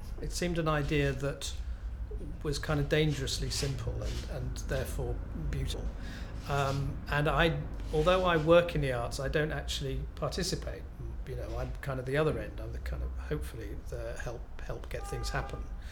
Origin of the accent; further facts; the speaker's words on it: Nottingham, East Midlands, United Kingdom; I'm 55 and I come from Nottingham.